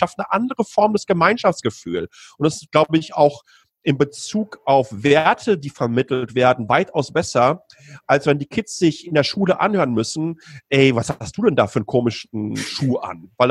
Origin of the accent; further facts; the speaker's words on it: North Rhine-Westphalia, Germany; ich komme aus dem Ruhrgebiet, ich habe noch Fotos vom Hauerbrief meines Großvaters, den er in den 50er Jahren bekommen hat